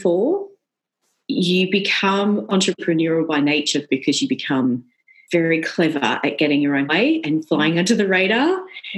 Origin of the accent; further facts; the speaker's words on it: Cronulla, New South Wales, Australia; I mean, I grew up in Cronulla Beach, and so I've grown up around surf culture my whole life.